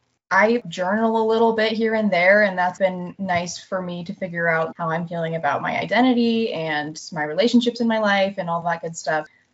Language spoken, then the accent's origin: English; Fort Collins, Colorado, United States; also born or lived in Boulder; I am from Fort Collins, Colorado, originally. I ended up moving to Boulder for school for college, and then I got my degree in art there.